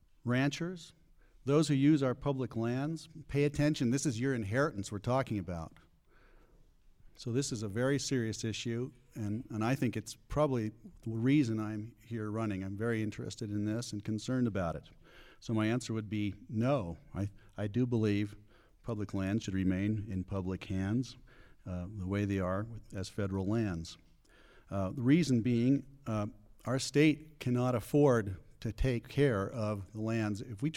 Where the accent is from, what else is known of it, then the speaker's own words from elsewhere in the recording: Aspen, Colorado, United States; born and raised in Aspen. My parents they came in 1950s, probably the first generation of ski bums to move there